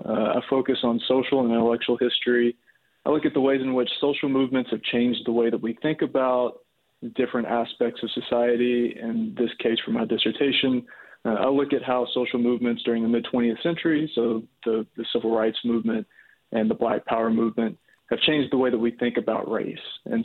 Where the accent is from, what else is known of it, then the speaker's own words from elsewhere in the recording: Bowling Green, Kentucky, United States; So I grew up in Bowling Green, Kentucky. Yeah, so the South Central region, and both of my families are from Western Kentucky.